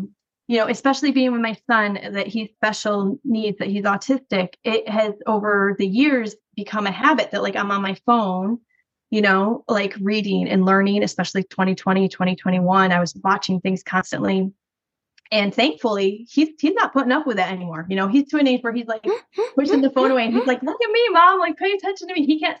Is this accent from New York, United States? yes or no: yes; Rochester, New York, United States; Another guy is like, oh, we're from New York. Where from New York are you? And I'm like, oh, Rochester.